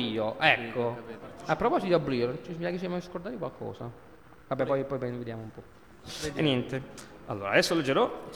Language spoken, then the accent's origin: Italian; Capua, Campania, Italy; born there